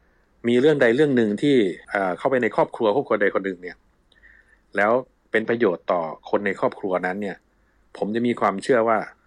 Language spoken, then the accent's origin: Thai; Maha Sarakham, Thailand; now in Australia; แล้วก็ไปทำงานที่บ้านเกิดก็คือที่มหาวิทยาลัยสารคามสมัยนั้นนะครับ